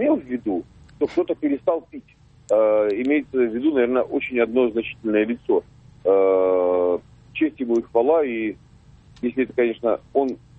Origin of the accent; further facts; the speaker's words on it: Moscow, Russia; и я из Москвы